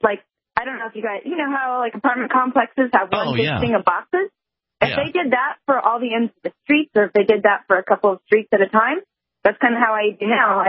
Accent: Phoenix, Arizona, United States; now in California, United States; I'm from Phoenix, and I live in California, so I'm used to that.

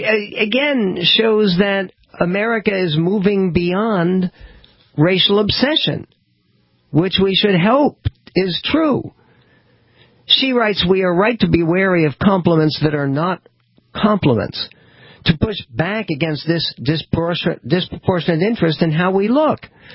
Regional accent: Philadelphia, Pennsylvania, United States; I spent my early childhood in Philadelphia, but I never knew that my hometown boasted a tradition of black cowboys

